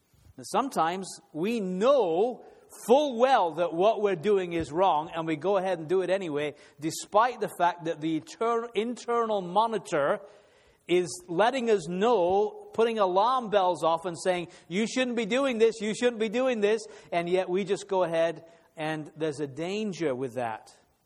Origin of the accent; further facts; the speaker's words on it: England, United Kingdom; sometimes in this country, and I'm saying this as an Englishman, but the influence of the British on assembly testimony in North America has not always been good.